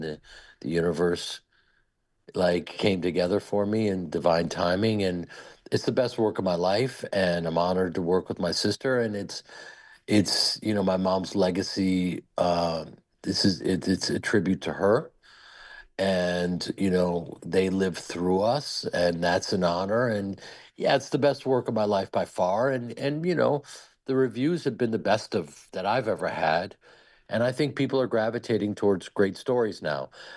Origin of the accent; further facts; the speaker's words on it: Midwest, United States; And I'm from the Midwest, and I took a different path.